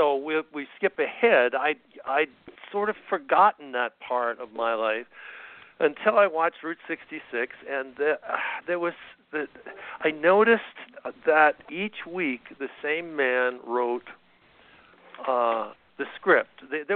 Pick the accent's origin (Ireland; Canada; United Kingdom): Canada; now in United States; I was in Canada at the time. I was born and raised in Canada. I'm an American citizen now, but for much of my life I was a Canadian citizen.